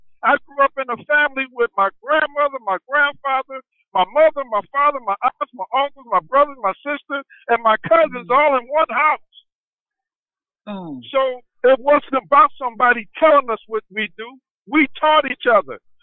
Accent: Pittsburgh, Pennsylvania, United States; now in Spokane, United States; I'm from Pittsburgh, PA myself, but I'm living in Spokane

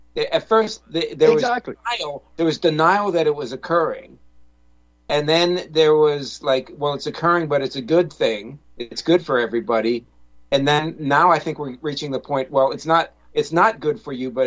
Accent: United States; So in the United States, because I'm American and a lot of the listeners are American

